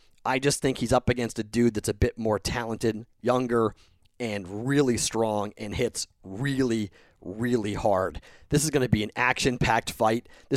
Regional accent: Boston, Massachusetts, United States; He's from Boston. I'm from Boston.

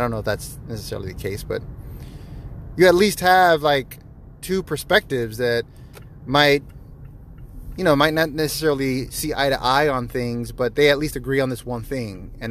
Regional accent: United States; But as an American, like, this is my country. This is my nation.

